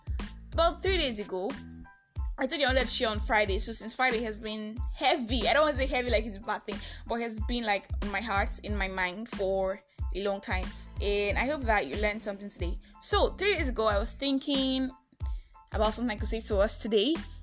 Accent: Nigeria; I am that Nigerian Christian alcoholic, and I hope that you had a good week.

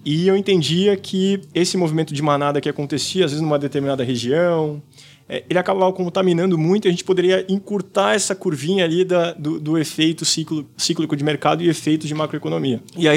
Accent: Santa Cruz do Rio Pardo, São Paulo, Brazil; Eu saí do interior de São Paulo, na verdade sou de Santa Cruz do Rio Pardo, na expectativa de morar na cidade mais sustentável do Brasil

